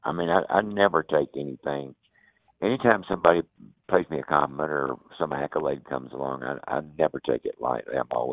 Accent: United States; But I'm from the South, and I thought their attitude was funny.

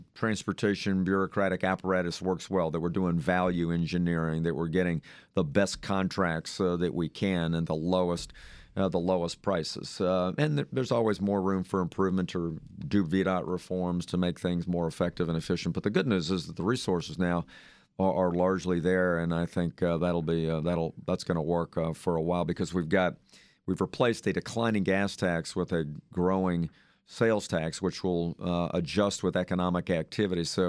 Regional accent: Virginia, United States; I remember growing up in Fairfax County, and the Beltway was finished in about 63

